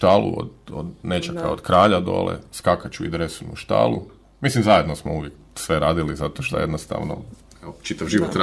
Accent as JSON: {"language": "Croatian", "town": "Zagreb", "region": "City of Zagreb", "country": "Croatia", "tie": "born or raised there", "also_born_or_lived": "Krapina", "said": "Ja sam Zagrepčan, ja sam iz Zagreba, rodom, roditelji isto već generacijama. Čitav život smo bili isto da okruženi sa životinjama i polu na selu živjeli ono u Krapini, nešto što je bilo neke daljne rodbine od tamo."}